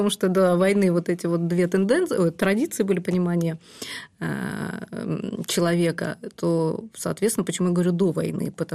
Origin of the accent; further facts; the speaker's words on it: Semey, Abai Region, Kazakhstan; born there; а я родилась в Семипалатинске на ядерном полигоне. Отец у меня был начальником штаба